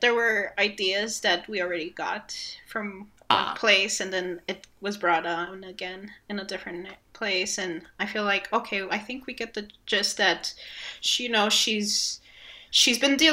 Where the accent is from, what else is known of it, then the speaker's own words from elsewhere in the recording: Peru; Even for me, I was not aware of this lady. And even though I'm from Peru